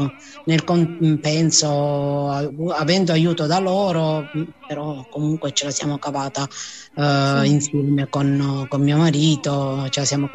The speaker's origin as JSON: {"language": "Italian", "region": "Apulia", "country": "Italy", "said": "perché io, non essendo lucana, dico, sono pugliese"}